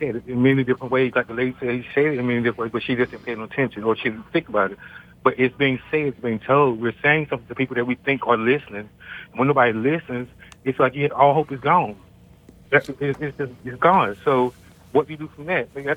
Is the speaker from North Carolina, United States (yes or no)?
yes; North Carolina, United States; moved away; I'm from North Carolina. I've been here 23 years, and I have been navigated through this city